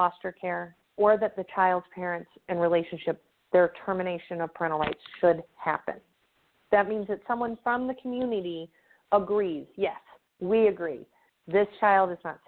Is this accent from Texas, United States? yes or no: no; Michigan, United States; I keep referencing Michigan because I am from Michigan